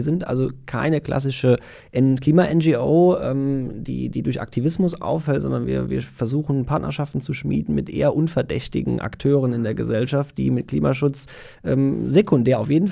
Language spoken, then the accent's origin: German; Rhineland-Palatinate, Germany; Ich komme selber aus dem Ahrtal, das ja 2021 von der schweren Flut betroffen war.